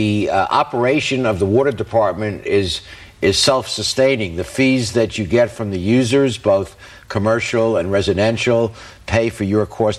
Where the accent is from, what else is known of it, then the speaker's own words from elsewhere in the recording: New York, United States; I come from New York, and, you know, for the first 10 years of my life, I thought water came from the faucet.